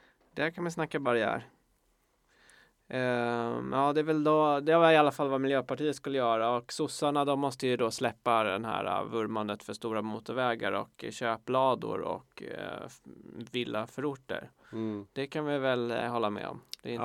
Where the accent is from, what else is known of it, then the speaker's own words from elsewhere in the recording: Stockholm, Stockholm County, Sweden; Och man kan väl känna som stockholmare i alla fall